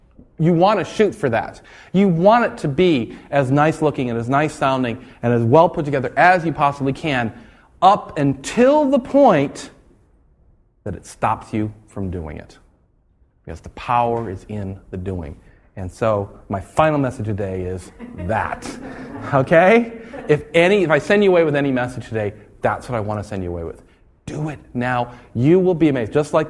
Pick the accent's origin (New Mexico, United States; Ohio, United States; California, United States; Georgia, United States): Ohio, United States; Can you tell I'm from Ohio?